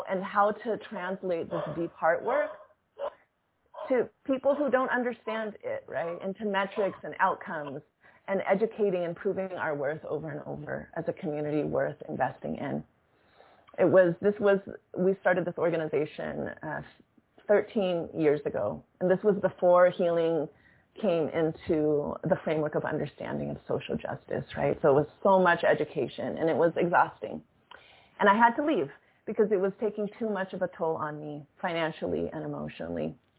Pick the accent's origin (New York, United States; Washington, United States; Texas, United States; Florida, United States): Washington, United States; Seattle; first language Tagalog; I am second generation Filipino-American, queer and non-binary, and I grew up on Coast Salish territories, mostly in Seattle.